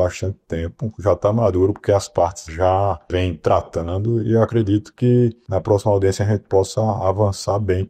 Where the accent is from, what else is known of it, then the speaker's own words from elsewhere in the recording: João Pessoa, Paraíba, Brazil; Como eu sou da cidade, né, de João Pessoa, sou natural daqui